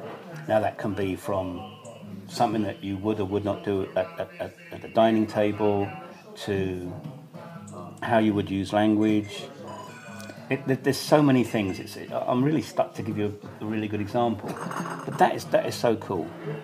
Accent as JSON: {"language": "English", "country": "United Kingdom", "said": "even as a Brit, sometimes I get hurt about it."}